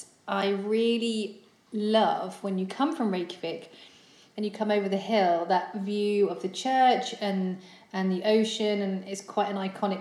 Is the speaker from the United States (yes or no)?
no; England, United Kingdom; also born or lived in Australia; now in Iceland; Well, I actually moved from Melbourne. I'm from England, but I lived in Australia for 6 years.